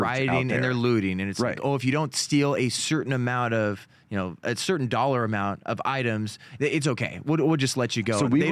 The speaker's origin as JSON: {"language": "English", "region": "California", "country": "United States", "tie": "born or raised there", "said": "And it's weird for me, someone that was born and raised in California, I had a lot of love for California."}